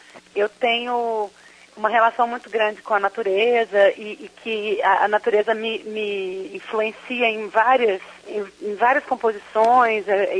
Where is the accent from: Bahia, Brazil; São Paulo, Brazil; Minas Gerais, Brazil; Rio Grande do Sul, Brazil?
Minas Gerais, Brazil; eu sou mineira, nascida, criada, e toda a minha formação musical, toda a minha história foi construída em Minas Gerais.